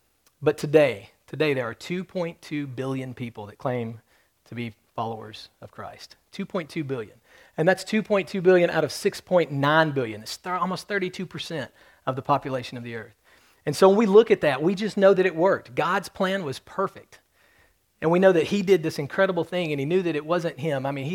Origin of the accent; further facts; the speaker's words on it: Alabama, United States; Now, I'm from Alabama, and sometimes being from Alabama, we realize that everybody else aren't quite as smart as we are.